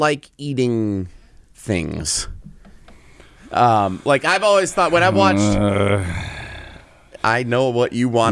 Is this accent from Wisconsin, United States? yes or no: yes; Wisconsin, United States; he's the athlete that I idolized as a kid growing up in Wisconsin during his heyday.